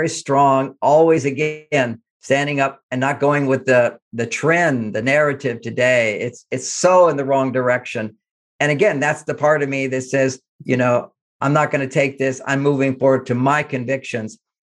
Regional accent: Texas, United States; We grew up in Texas.

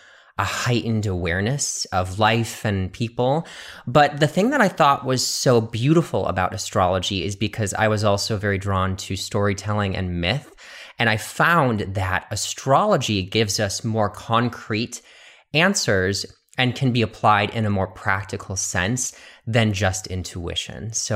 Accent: Wisconsin, United States; also born or lived in Chicago; So I'm originally from the Midwest of the United States of America. So I was born in Wisconsin and grew up there, but I also spent a lot of time in Chicago as well.

